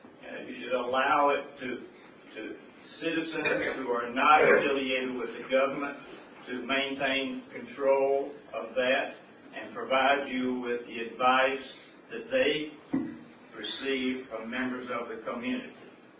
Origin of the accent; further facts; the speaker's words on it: Macon, Georgia, United States; I grew up in Macon. I've lived here for 60-something years. When I was a kid, Pinona was the edge of Macon.